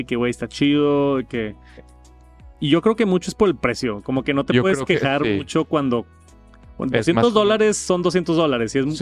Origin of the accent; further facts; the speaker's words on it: Mexico; Pero yo como mexicano lo firmo, no sé cómo funciona eso.